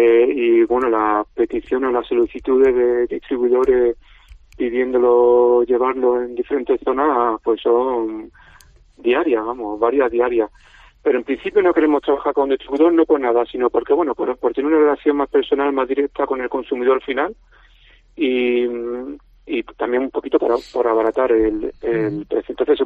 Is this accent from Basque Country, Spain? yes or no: no; Málaga, Andalusia, Spain; now in Valladolid, Spain; yo, aunque soy un malagueño, muy malagueño, vivo en Valladolid por motivo de amor.